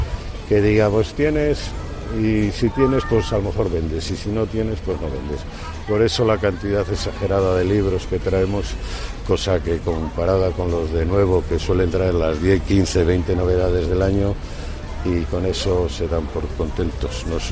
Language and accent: Spanish; Valladolid, Castile and León, Spain; tengo mucho tema de Valladolid, soy de Valladolid.